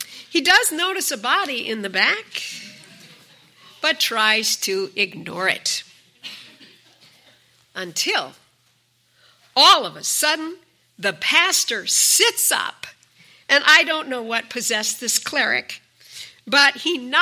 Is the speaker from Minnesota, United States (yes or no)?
yes; Minnesota, United States; A man in Minnesota, my home state, was serving a rural community as a local pastor.